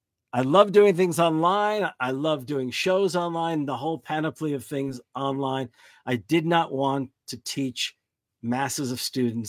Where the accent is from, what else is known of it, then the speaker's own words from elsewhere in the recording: New Jersey, United States; moved away as an adult; now in Wisconsin, United States; I've been here in Wisconsin for, must be 45 years now. I grew up in the New York City area, mostly on the Jersey side of the Hudson River.